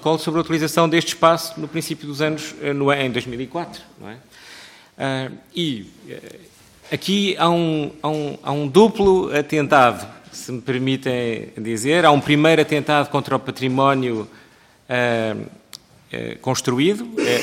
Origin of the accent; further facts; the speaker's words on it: Lisbon, Portugal; Eu sou natural da Freguesia da Estrela, portanto